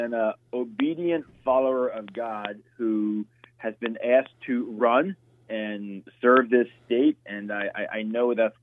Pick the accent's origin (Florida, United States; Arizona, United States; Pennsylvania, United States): Pennsylvania, United States; Philadelphia; I come from Philadelphia, Pennsylvania, a really rough family situation.